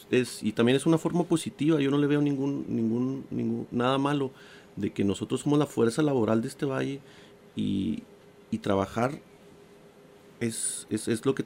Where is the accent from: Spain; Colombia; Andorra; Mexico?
Mexico; now in United States; Tu inglés es muy bueno a comparación de el inglés de todos los inmigrantes que venimos de México, pues nuestro inglés es o nulo o muy básico.